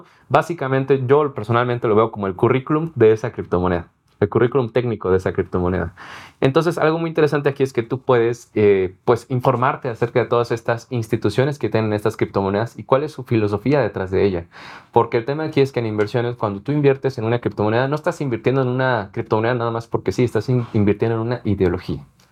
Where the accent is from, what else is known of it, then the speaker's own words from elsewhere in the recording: Mexico; nosotros como mexicanos tenemos el tema de que va a variar el tipo de cambio dólar-peso